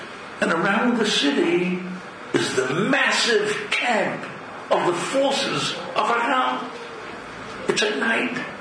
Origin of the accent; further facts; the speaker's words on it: Jerusalem, Jerusalem District, Israel; I come from Yerushalayim, and I'm proud that I come from Yerushalayim.